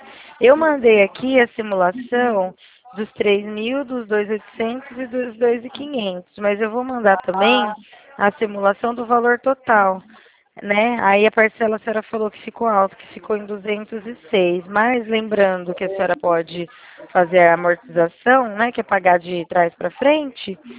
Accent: São Paulo, Brazil; eu sou do interior de São

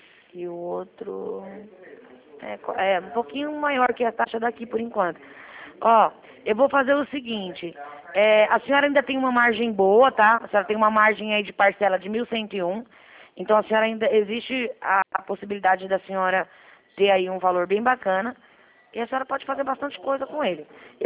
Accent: São Paulo, Brazil; Eu sou aqui de São Paulo.

